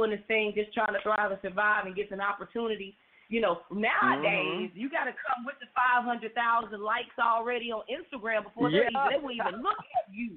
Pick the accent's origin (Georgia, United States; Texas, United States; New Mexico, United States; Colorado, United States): Texas, United States; Fort Worth; I'm from Fort Worth, Texas